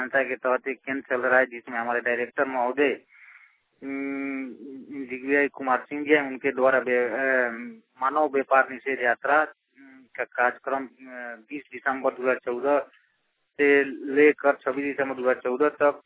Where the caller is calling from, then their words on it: Motihari, Bihar, India; घर पशुरामपुर, पोस्ट मुरादपुर, थाना तुरगुलिया, जिला पूर्वी चंपारण मोतिहारी, मैं एरिया कलम मोतिहारी से बोल रहा हूँ।